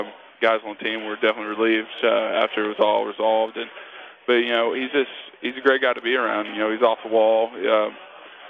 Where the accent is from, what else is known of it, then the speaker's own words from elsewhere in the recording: Noble, Oklahoma, United States; Where I grew up in Noble, it's about 6 minutes away from OU's University or from the field.